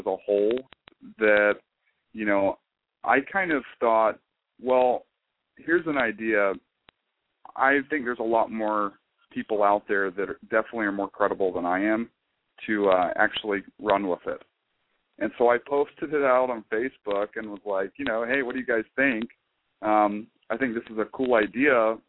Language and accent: English; Florida, United States; now in California, United States; Well, I grew up in Florida. I've only lived out here in California since February.